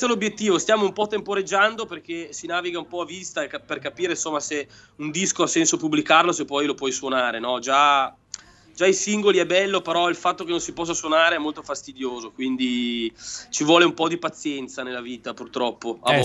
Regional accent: Verona, Veneto, Italy; No, sono andato a casa, io sono di Verona.

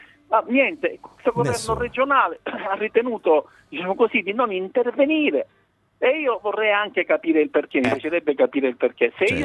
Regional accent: Sciacca, Sicily, Italy; nel mio paese d'origine, io sono originario di Sciacca

